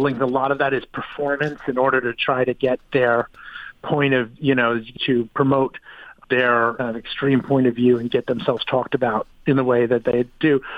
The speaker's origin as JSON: {"language": "English", "country": "United States", "said": "I felt, as an American, ashamed of the place that we were"}